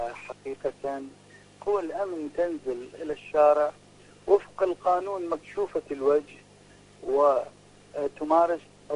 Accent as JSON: {"language": "Arabic", "town": "Baghdad", "region": "Baghdad Governorate", "country": "Iraq", "said": "أنا من بغداد"}